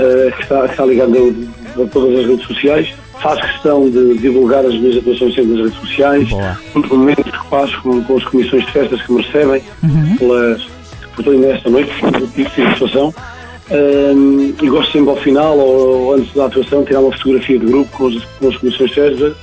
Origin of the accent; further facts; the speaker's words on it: Belmonte, Centro, Portugal; eu sou próximo de Vilar Formoso, ou seja, eu sou de Belmonte, aqui mesmo na escola da Serra da Estrela, poderia dizer a 70 quilómetros de Vilar Formoso, é um saltinho.